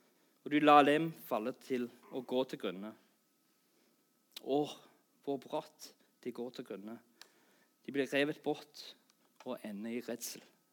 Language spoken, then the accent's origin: Norwegian; Australia; Og 6 år senere, mens kompisene mine er hjemme i Australia, sant, de hadde fått seg jobb, kjøpt seg hus, begynner å etablere seg i livet.